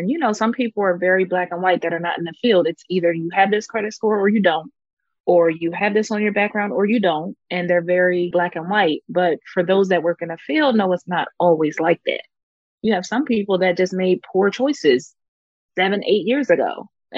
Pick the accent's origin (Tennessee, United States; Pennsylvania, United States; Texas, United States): Pennsylvania, United States; Coatesville; So I'm from Coatesville, Pennsylvania, which is a small town near Philadelphia.